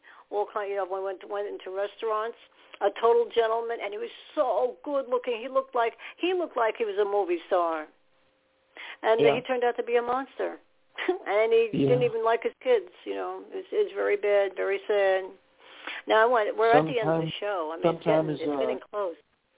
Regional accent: New York, United States; accent: New York; I'm a New Yorker. I sound New York. I can't help it.

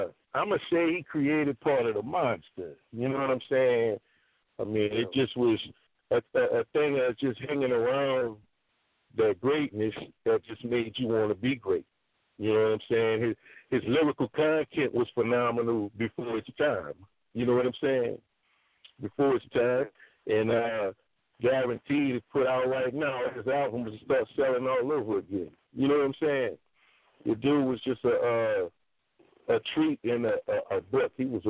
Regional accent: New Orleans, Louisiana, United States; And being that I am from New Orleans, I mean, you can see how that style got intertwined, you know, with the New Orleans flavor.

